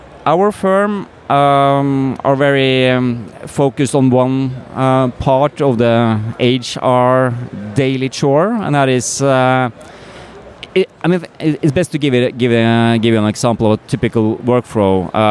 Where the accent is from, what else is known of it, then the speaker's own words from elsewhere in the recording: Norway; I'm from Norway, and my background is as a lawyer, actually.